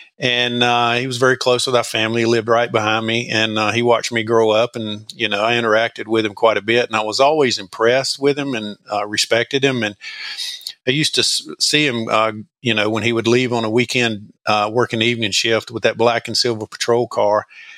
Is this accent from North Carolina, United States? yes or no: yes; Madison Mayodan, North Carolina, United States; So I grew up in Madison Mayodan, which is north central North Carolina, north of Greensboro, a small town, about 5,000, two towns combined, and just a little mill town.